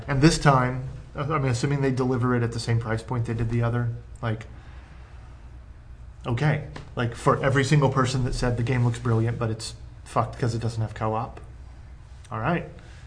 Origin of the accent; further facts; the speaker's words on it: United States; What do I know? I'm an American.